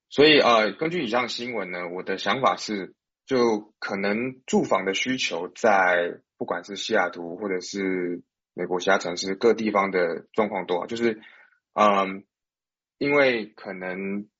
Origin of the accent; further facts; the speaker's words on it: Taiwan; now in United States; 在我的就是在我的家乡台湾也蛮常发生这样的情况